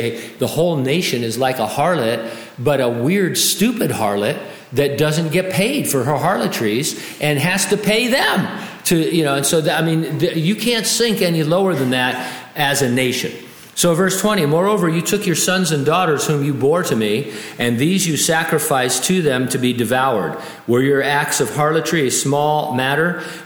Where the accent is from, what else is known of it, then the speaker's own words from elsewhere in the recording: San Bernardino, California, United States; I now hold the honor of having lived in my hometown of San Bernardino is now the worst place in California to live.